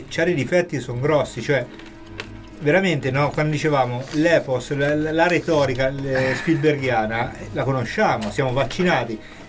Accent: United States; a me che sono anche americano, mi fa la scena lacrimuccia

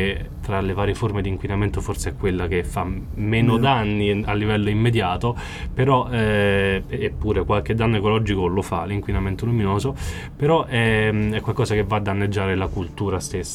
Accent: Terni, Umbria, Italy; Noi proveniamo da Terni, okay

